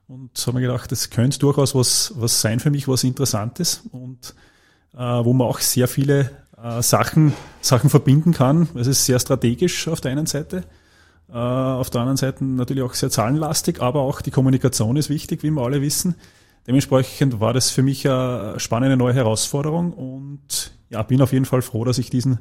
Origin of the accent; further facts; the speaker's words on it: Styria, Austria; Ich bin gebürtiger Steirer, wie man vielleicht hören kann.